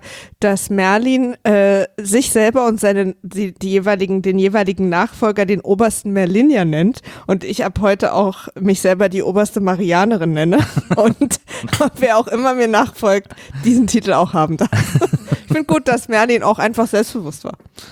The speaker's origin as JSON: {"language": "German", "region": "East Germany", "country": "Germany", "said": "Ich komme aus dem Osten"}